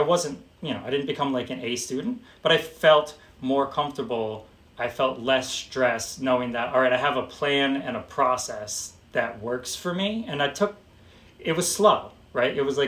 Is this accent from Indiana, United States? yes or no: no; Albany, New York, United States; So I grew up in Albany. I was exposed to a lot of different kids.